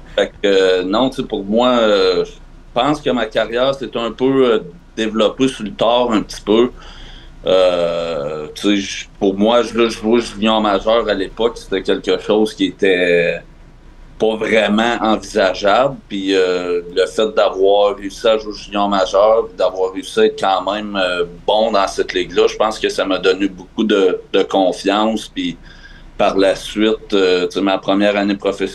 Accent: Quebec, Canada; now in Europe; Moi, je viens de l'Abitibi-Témiscamingue. Je viens toujours passer mes étés chez nous.

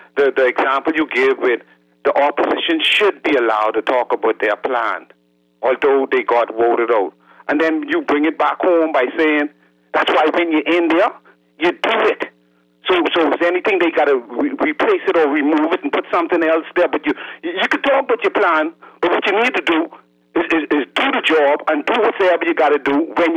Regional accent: Grand Bahama, Bahamas; knowing that you'd be in my hometown, Grand Bahama.

